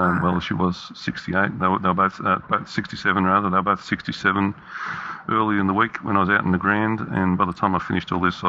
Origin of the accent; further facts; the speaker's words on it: Australia; accent: Australian; You're not going to understand what I say if I say it in my Australian accent.